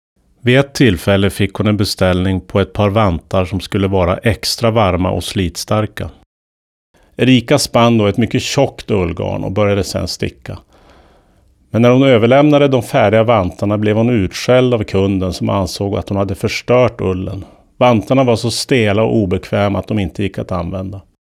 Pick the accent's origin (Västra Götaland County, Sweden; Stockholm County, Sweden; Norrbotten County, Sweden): Norrbotten County, Sweden; Lovika; Jag är uppvuxen i norra Västerbotten med rötter i Tornedalen, i en liten by vid Tornälvens strand som heter Lovika.